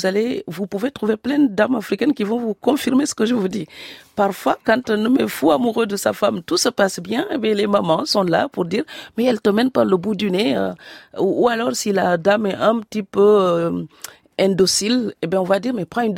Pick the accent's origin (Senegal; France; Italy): Senegal; Fatick; Et cette île est en face de mon village natal.